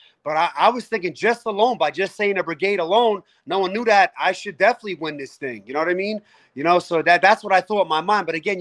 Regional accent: New Jersey, United States; she's from Arkansas and I'm from New Jersey.

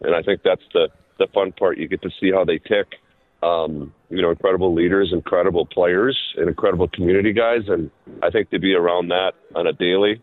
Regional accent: Minnesota, United States; now in Nashville, United States; I grew up in Minnesota, got to play there, got to coach there.

